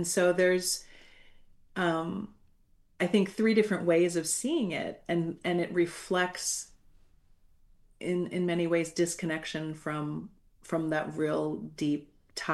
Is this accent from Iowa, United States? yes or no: no; Minnesota, United States; And so, like, as a Minnesotan, it's like it's exciting, right?